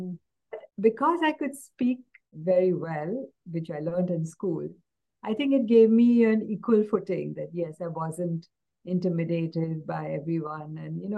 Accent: Mumbai, Maharashtra, India; I grew up in Mumbai, and it was in what we call the Queen's Necklace. It's called Marine Drive, and it was Art Deco building in the 1960s

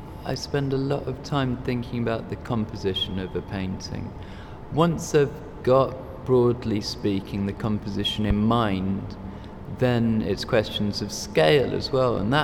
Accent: Bradford, Yorkshire and the Humber, United Kingdom; born there; I was born in Bradford, and so, you know, born British, my father's a British man, and my mother's from India.

